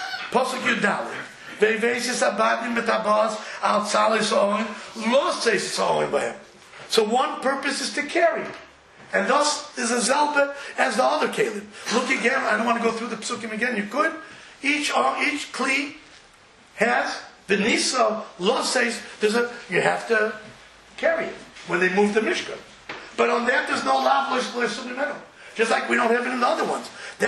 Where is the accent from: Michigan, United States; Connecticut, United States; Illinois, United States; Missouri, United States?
Missouri, United States; St. Louis; I come from St. Louis. It's far away. Even in St. Louis you can learn Torah.